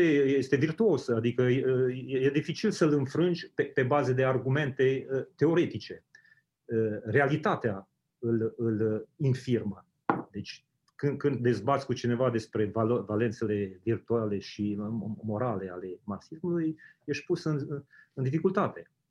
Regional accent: Bistrița, Bistrița-Năsăud, Romania; accent: Transylvanian; Deci eu sunt originar din Transilvania, din Bistrița, și cred că accentul meu e mai mult ardelenesc.

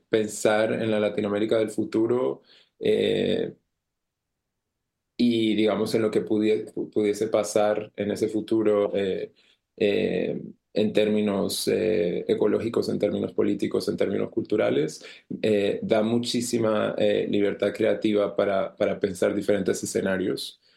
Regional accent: Bogotá, Colombia; moved away as an adult; also born or lived in Buenos Aires; now in Montreal, Canada; Yo soy de Bogotá, de Colombia. Llevo ya 8 años acá en Canadá, en Montreal.

